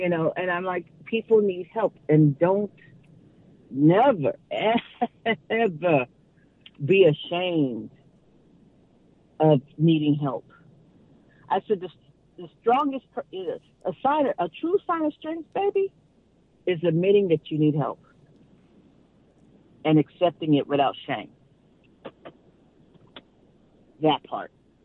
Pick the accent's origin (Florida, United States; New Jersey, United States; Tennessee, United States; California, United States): California, United States; born there; at least I was born in California.